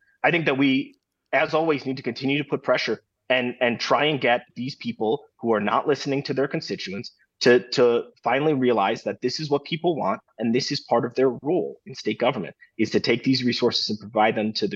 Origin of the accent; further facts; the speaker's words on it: Wisconsin, United States; We're all from Wisconsin. We all, you know, root for the Packers.